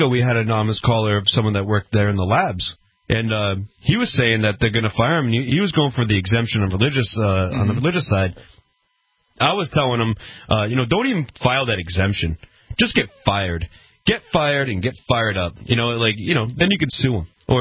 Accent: Rhode Island, United States; so I'm from Rhode Island, and the community isn't really that strong there

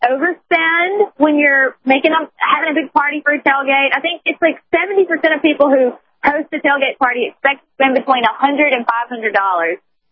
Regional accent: the South, United States; I mean, as a Southerner, that's a big deal to make them have a fun experience just like we have.

